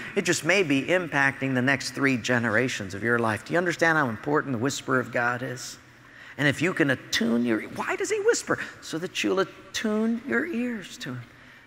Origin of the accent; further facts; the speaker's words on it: Hawaii, United States; And because I'm from Hawaii, our denomination sent me to close down a small little fledgling church of 23 people in Hilo.